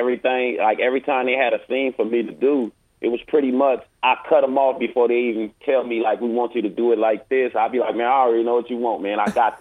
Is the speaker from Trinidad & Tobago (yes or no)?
no; Los Angeles, California, United States; I'm a dude from South Central Los Angeles, born and raised in Watts.